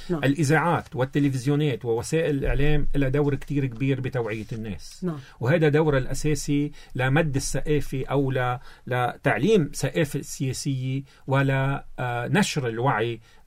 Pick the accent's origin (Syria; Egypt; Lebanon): Lebanon; نحن كلبنانيين عنا فرصة أساسية في لبنان،